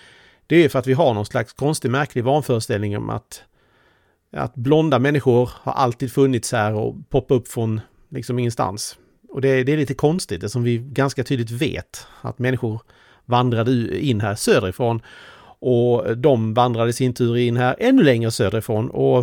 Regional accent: Skåne, Sweden; Och som skåning stör jag mig faktiskt ganska ofta på att Uppåkra inte nämns

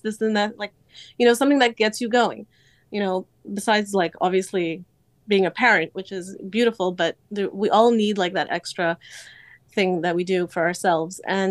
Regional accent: Canada; moved away; he's the American one, actually, and I grew up in Canada, and I brought him here

